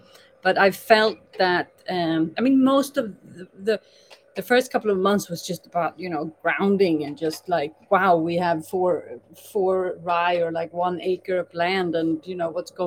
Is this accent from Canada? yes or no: no; Sweden; Is it because we're Swedes?